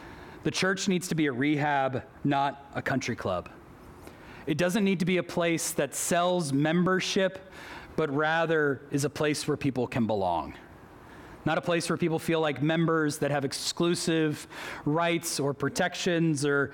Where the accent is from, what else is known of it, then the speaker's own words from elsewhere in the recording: Boston, Massachusetts, United States; I was a kid growing up in Boston, and my mom wanted to get me some culture.